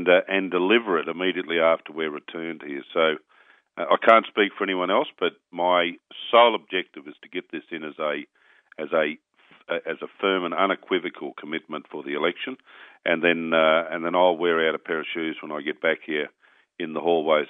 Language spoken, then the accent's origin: English; Queensland, Australia; from my home state of Queensland